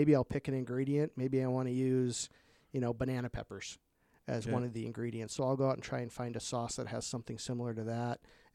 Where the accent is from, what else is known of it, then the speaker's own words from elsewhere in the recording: Michigan, United States; I told you guys I grew up in the Upper Peninsula and, there's not a heck of a lot to do up there.